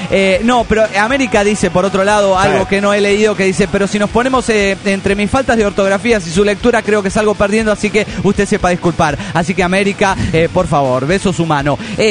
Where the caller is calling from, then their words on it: Guadalajara, Jalisco, Mexico; de Guadalajara, Jalisco, México.